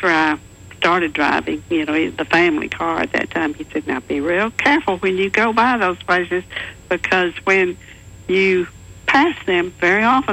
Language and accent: English; Texas, United States; Of course, I grew up in Texas, and my dad graduated from A&M in 1930